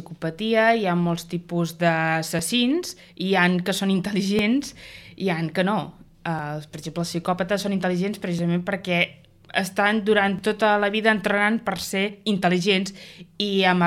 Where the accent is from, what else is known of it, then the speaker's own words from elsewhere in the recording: Sarrià de Ter, Catalonia, Spain; Doncs jo sóc de natural de Girona, Sarrià de Ter, i bueno, sóc estudiant de criminologia